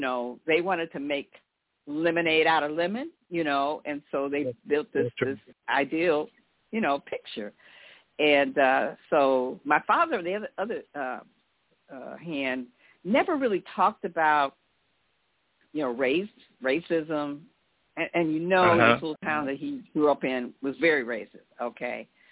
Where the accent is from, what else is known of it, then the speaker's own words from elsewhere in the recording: Chicago, Illinois, United States; I'm from Chicago originally, grew up on the famous South Side of Chicago